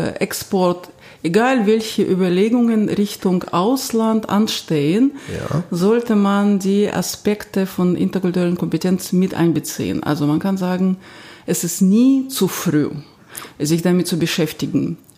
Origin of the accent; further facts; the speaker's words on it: Kaluga, Kaluga Oblast, Russia; German is a second language; moved away as an adult; now in Germany; man hört es in meinem Akzent. Ich komme aus Russland, aus einer kleinen Stadt in der Nähe von Moskau namens Kaluga. Also ich bin seit 20 Jahren in Deutschland